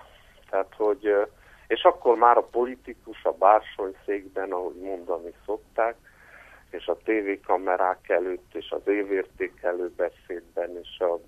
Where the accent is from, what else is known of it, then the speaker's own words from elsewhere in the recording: Hungary; mert mi tiszta lelkű, ártatlan tekintetű magyarok vagyunk.